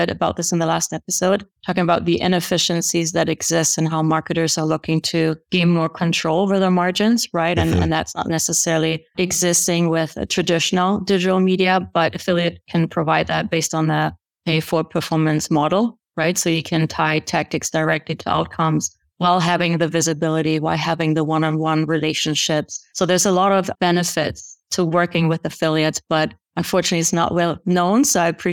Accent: Germany; now in United States; I am originally born and raised in Germany, so I've traveled quite a bit and I just found my destination.

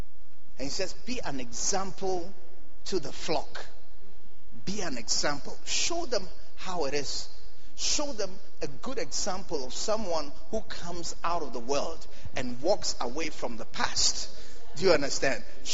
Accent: Ghana; See, I'm from Ghana, you know.

